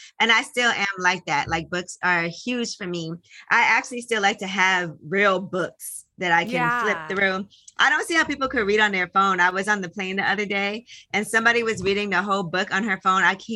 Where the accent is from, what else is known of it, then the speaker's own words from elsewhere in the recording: Brooklyn, New York, United States; Well, I was born in Brooklyn, grew up in Brooklyn in Flatbush. We had a two-family house